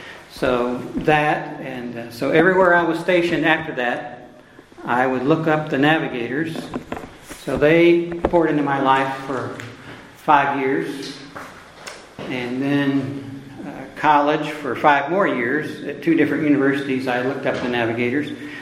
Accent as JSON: {"language": "English", "town": "Oklahoma City", "region": "Oklahoma", "country": "United States", "said": "I'm a layman from Oklahoma City, Oklahoma, a retired engineer there"}